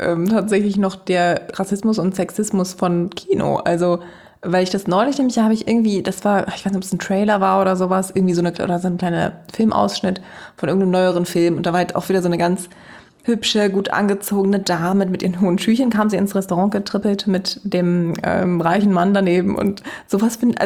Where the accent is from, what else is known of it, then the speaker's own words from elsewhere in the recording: Germany; first language German; Ich spreche nur akzentfrei Deutsch, weil das ist meine erste, schon meine Muttersprache letztlich.